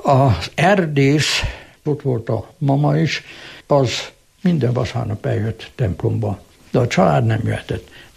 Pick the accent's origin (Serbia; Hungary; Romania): Hungary; Great Hungarian Plain; Én, mint alföldi ember, az iparvidéket nem tudtam megszokni.